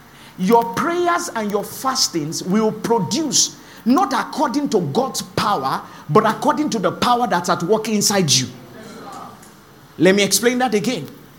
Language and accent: English; Lagos, Nigeria; I grew up in Lagos.